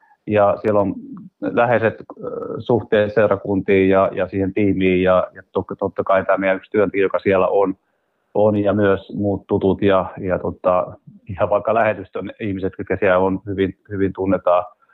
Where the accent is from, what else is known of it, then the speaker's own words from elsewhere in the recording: Japan; toki lapsuuteni on Japanissa viettänyt ja siellä jatkuvasti maa järjesi